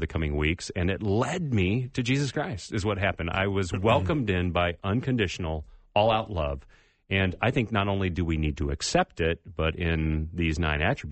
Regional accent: California, United States; So, you know, I grew up in California where, you know, every once in a while you would see a tree with multiple fruits on it.

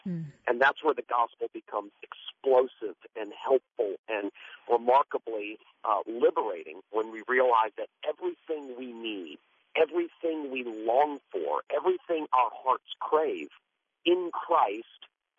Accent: Fort Lauderdale, Florida, United States; also born or lived in Tennessee; Yeah, I'm from South Florida, born and raised in Fort Lauderdale, and went away to college and went away to seminary and then went and served a large church in Tennessee.

